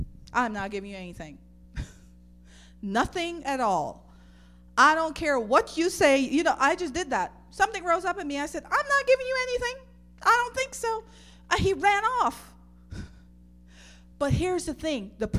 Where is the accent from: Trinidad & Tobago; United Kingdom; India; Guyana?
Guyana; When I grew up in Guyana